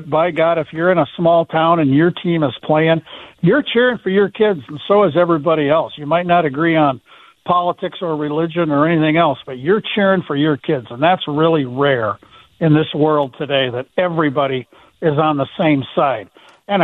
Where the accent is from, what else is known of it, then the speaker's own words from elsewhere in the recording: Iowa, United States; also born or lived in Phoenix; now in Minnesota, United States; I wasn't born here, but I've lived here longer than I lived anywhere else. You know, grew up in Iowa and lived a few years in Phoenix, where it's really hot.